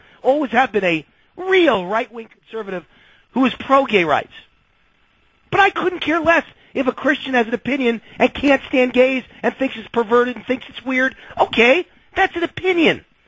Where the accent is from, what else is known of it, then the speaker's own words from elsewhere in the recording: Las Vegas, Nevada, United States; Some other things in the news here in my hometown of Las Vegas that you might find interesting.